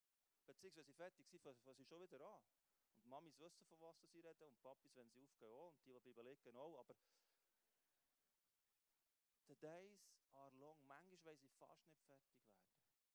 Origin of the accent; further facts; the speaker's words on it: Bern, Switzerland; now in Aargau, Switzerland; Ich bin Berner, es hat mich viel gekostet, meine Berner Schilder abzugeben und Aargauer Schilder zu montieren.